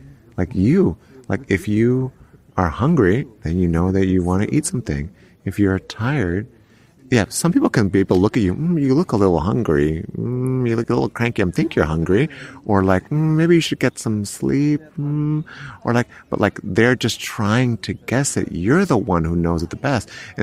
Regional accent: United States; I'm an American, so I'm using the U.S. as a reference

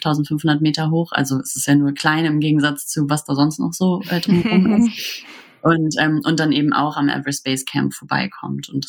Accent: Hamburg, Germany; wir kommen ja aus Hamburg

